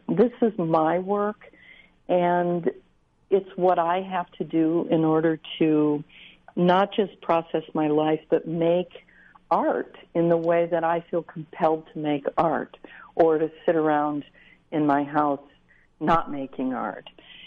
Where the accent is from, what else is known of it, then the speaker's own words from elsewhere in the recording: Midwest, United States; And I'm from the Midwest, and we don't say things like that.